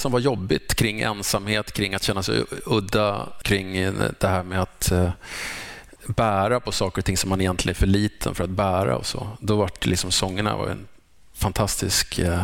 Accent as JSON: {"language": "Swedish", "town": "Fruängen", "region": "Stockholm County", "country": "Sweden", "tie": "born or raised there", "said": "jag var nog ett lite udda barn i Fruängen där jag växte upp bland fotbolls- och hockeykillar."}